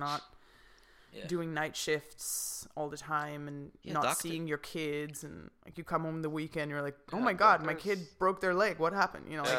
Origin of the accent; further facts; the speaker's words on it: Copenhagen, Capital Region, Denmark; Yeah, well, I am 26 from Denmark. I was born and raised in Copenhagen, which is the capital of Denmark for those who don't know